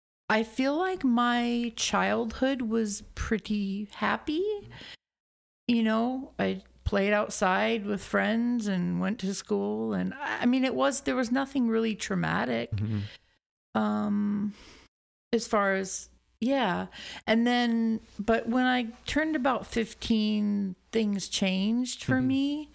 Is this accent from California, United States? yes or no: no; Everett, Washington, United States; So I was born in Everett and then pretty much lived on the east side most of my life.